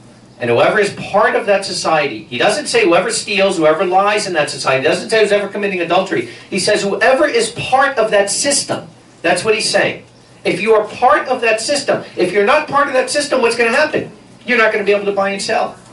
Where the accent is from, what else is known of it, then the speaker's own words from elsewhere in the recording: Paterson, New Jersey, United States; I come from New Jersey. Paterson, New Jersey, everybody there knows it